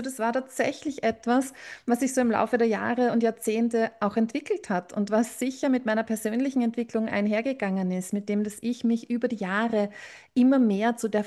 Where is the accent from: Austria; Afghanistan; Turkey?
Austria; Ich habe dann dort, das ist bei uns in Österreich, eine Schule, die du mit 14 oder 15 Jahren beginnst und dann mit Matura, mit Abitur abschließt.